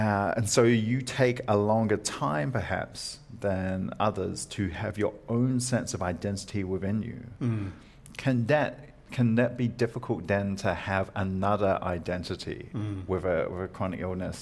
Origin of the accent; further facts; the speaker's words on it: New Zealand; I grew up in New Zealand, so I go, well, I'm a New Zealander.